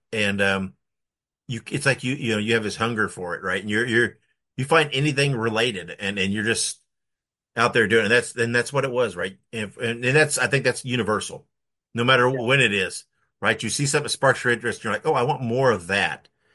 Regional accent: Indiana, United States; I'm introduced to horror by watching the local horror host when I grew up in Indiana was Sammy Terry, and on watching his show.

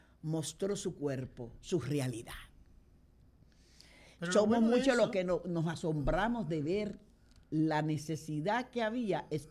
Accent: Dominican Republic; Yo, como dominicana que soy

